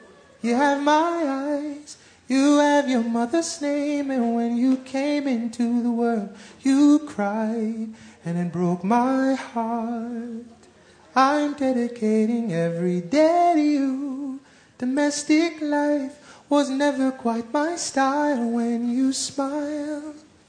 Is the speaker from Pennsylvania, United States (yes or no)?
yes; Philadelphia, Pennsylvania, United States; Yeah, the fact that I'm from Philadelphia, you mean?